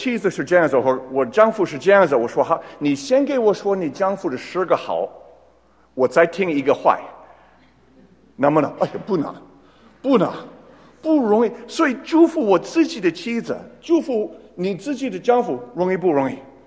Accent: Taiwan; Chinese is a second language; 我记得在台湾长大的时候，我学过一个怕太太的这个事

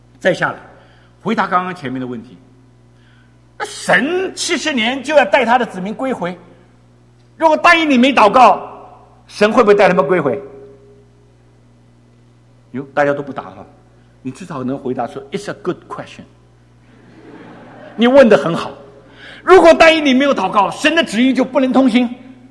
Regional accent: China

